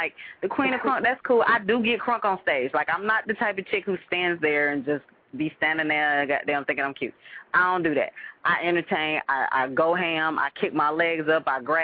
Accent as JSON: {"language": "English", "town": "Atlanta", "region": "Georgia", "country": "United States", "tie": "born or raised there", "also_born_or_lived": "Illinois", "said": "I was born in Illinois. I've been in Atlanta almost my whole life."}